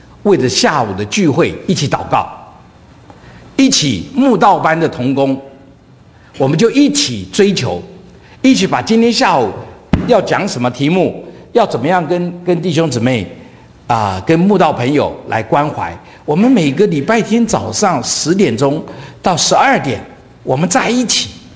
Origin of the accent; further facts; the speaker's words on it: Fujian, China; 天涯海角，你从四川来，我从福建来